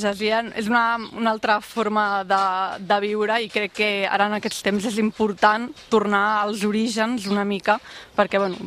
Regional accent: Barcelona, Catalonia, Spain; Sí, Barcelona ciutat.

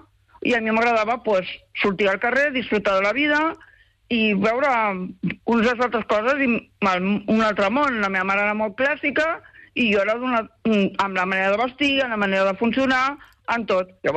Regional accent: Barcelona, Catalonia, Spain; born there; now in Pineda de Mar, Spain; vaig néixer a Barcelona.

